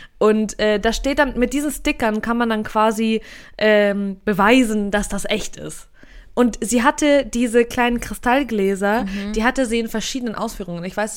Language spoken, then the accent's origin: German; Saint Petersburg, Russia; die hat man sich damals bei uns in St. Petersburg, hat sie meine Mutter geholt